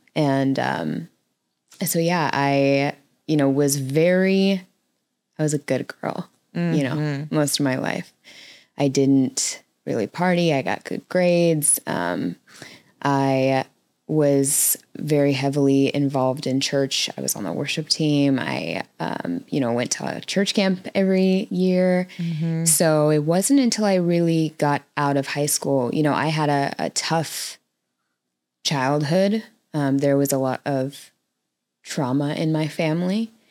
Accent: Las Vegas, Nevada, United States; Yeah. Born and raised in Las Vegas. So it's interesting because people say, you know, what was it like growing up in Las Vegas?

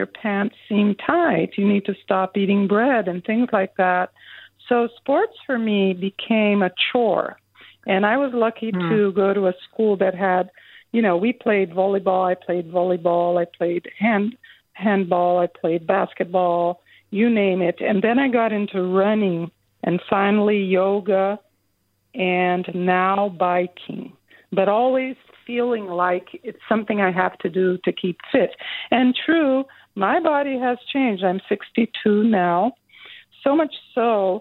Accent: São Paulo, Brazil; I grew up in Brazil, in southern Brazil, in São Paulo

